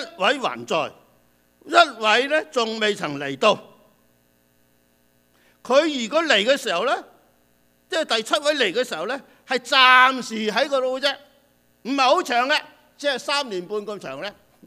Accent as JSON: {"language": "Chinese", "country": "Canada", "said": "我们加拿大人都周身债"}